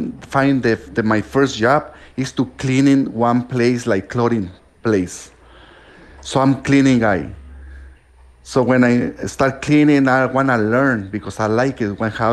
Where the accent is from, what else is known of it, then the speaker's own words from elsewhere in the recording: Mexico; English is a second language; moved away as an adult; now in United States; I came from Mexico.